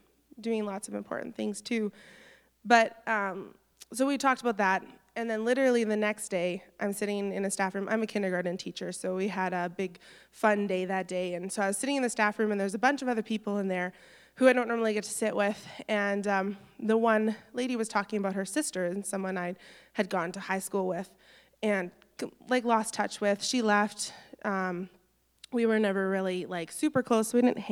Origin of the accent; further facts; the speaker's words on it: Canada; I'm not from here. I'm from Canada, and I drive from Emo each week.